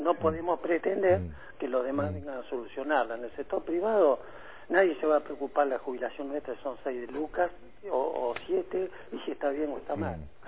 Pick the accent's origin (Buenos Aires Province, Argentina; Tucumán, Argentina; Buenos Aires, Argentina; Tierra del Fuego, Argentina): Tierra del Fuego, Argentina; Río Grande; born there; Nos duele mi ciudad, yo soy fueguino, nací acá en Río Grande